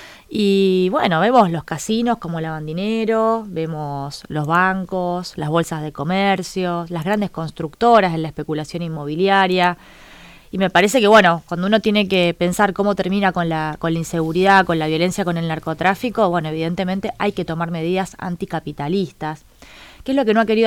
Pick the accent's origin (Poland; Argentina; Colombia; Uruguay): Argentina; Rosario, Santa Fe; yo soy rosarina